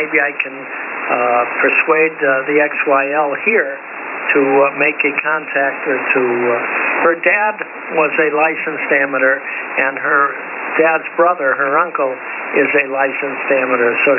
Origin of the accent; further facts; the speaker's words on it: Boston, Massachusetts, United States; And I'm originally from Boston. That's where the W1 call emanates.